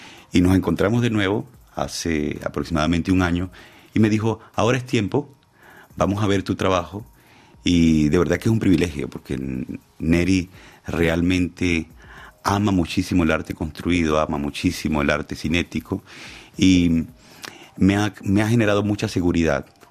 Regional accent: Venezuela; Me pareció muy interesante que como venezolano poder aprender mucho más de la historia de mi continente en el Louvre que en Venezuela.

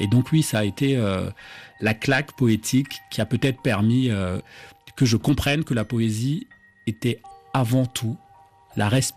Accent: Douala, Littoral, Cameroon; moved away; c'est un poème que j'ai dédié à ma ville natale, Douala. Il a fallu quitter, mais pour mieux la retrouver.

